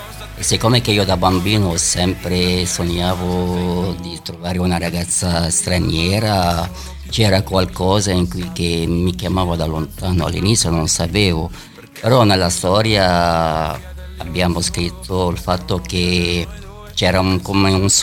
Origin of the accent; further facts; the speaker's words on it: Lebanon; Dal Libano.